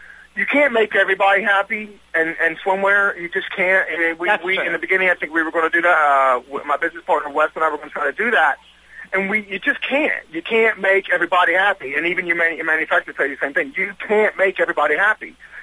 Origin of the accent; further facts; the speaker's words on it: North Carolina, United States; also born or lived in Atlanta, United States; I lived in Atlanta for almost 8 years, and growing up in North Carolina, Atlanta is only three and a half hours south on 85, Highway 85.